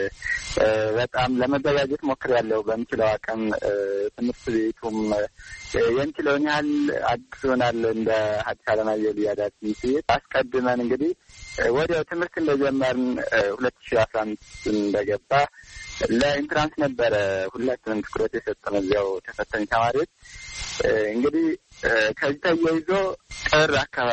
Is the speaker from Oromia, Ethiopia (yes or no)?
no; Amhara, Ethiopia; born there; ምዕራብ ጎጃም ሁሉን ሰከላ ወረዳ ነው የተወለድኩት፣ ገጠራማ ክፍል ነው።